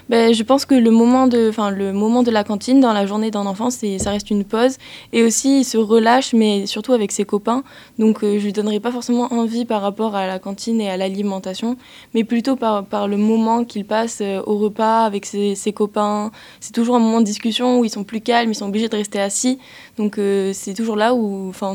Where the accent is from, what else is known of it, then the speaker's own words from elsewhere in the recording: Toulouse, Occitanie, France; j'ai 19 ans et je suis en première année de droit à Toulouse. J'ai toujours vécu à Toulouse.